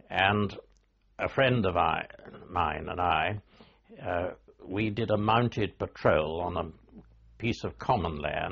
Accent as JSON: {"language": "English", "town": "Clyst St Mary", "region": "South West England", "country": "United Kingdom", "tie": "born or raised there", "said": "East Devon, a place just outside Exeter called Clyst St Mary."}